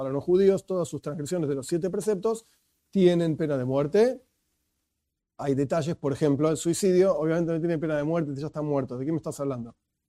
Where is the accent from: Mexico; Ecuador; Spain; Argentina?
Argentina; Yo vivo en Argentina, soy argentino, nací en Argentina.